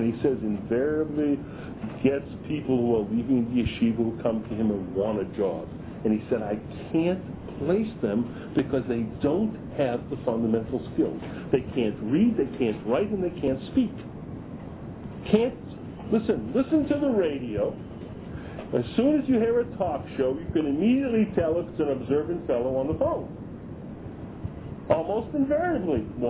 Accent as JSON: {"language": "English", "town": "Chelsea", "region": "Massachusetts", "country": "United States", "tie": "born there", "said": "I was born in Chelsea, okay? So I know something about Chelsea, and I know what went on."}